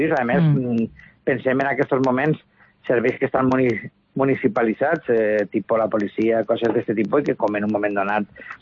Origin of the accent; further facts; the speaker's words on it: Vinaròs, Valencian Community, Spain; no podria ser el mateix si no sapiguérem que som veïns d'Alcanar, veïns d'Ulldecona, veïns de la Sénia